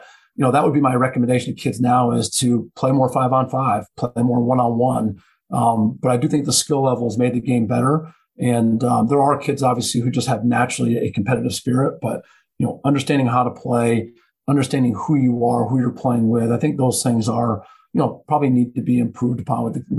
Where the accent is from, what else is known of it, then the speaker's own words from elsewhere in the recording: Niverville, New York, United States; I'm from Niverville, New York.